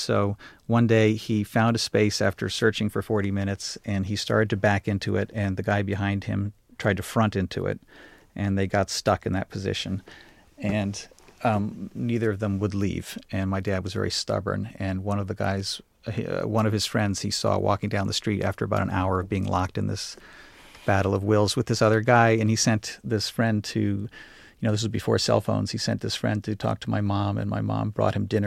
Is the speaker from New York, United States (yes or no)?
yes; New York, United States; Seinfeld is more like my upbringing, because I grew up in New York.